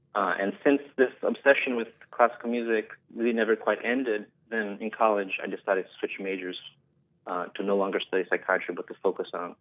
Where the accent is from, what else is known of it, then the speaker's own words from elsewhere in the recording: New York City, New York, United States; now in Chicago, United States; from both Brazilian and Japanese descent. Brazilian on my father's side and Japanese on my mother's. But I was raised in New York, actually, in Forest Hills, Queens.